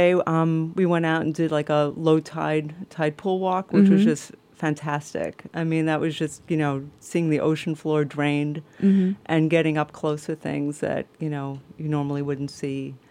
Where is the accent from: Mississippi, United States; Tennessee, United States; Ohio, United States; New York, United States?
New York, United States; New York City; Well, I grew up in New York City, and I went to ironically, there's some specialized high schools in New York.